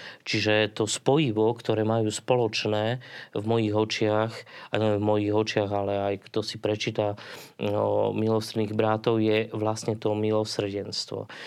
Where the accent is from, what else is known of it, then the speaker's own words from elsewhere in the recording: Prešov, Prešov Region, Slovakia; moved away as an adult; now in Bratislava, Slovakia; To, že moje rodné mesto je Prešov. 20 rokov som tam žil, vychovával sa. A teraz 20 rokov som v podstate už mimo Prešova.